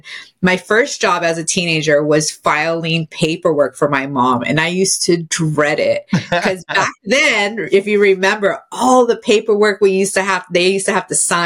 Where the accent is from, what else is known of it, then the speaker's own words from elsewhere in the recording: San Jose, California, United States; also born or lived in New York City; Originally San Jose, California, born and raised here. I lived here till I was about 19 years old. And then I moved to New York City